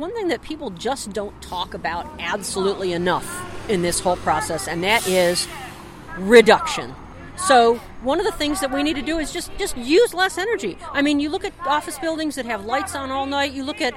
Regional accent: Cleveland, Ohio, United States; I mean, up in Cleveland, I'm from Cleveland.

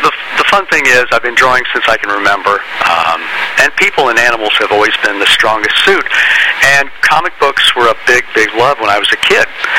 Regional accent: New Albany, Ohio, United States; also born or lived in Columbus; Well, I'm from Columbus, Ohio. I was born in Columbus and raised in New Albany.

